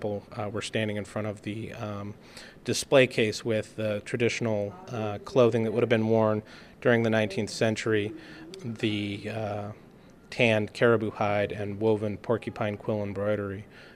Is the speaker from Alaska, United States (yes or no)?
yes; Eklutna, Alaska, United States; Like where I'm from Aklutna, we have to have an educational fish permit.